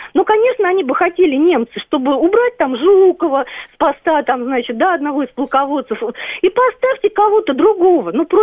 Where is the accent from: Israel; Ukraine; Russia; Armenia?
Russia; Moscow; Я гражданка России, я москвичка, уже тут, да, давным-давно, не в первом поколении.